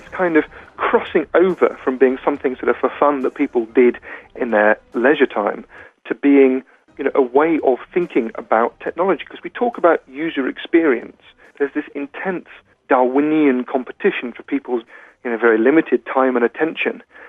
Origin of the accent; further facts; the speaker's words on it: United Kingdom; I'm a British author and commentator on digital culture.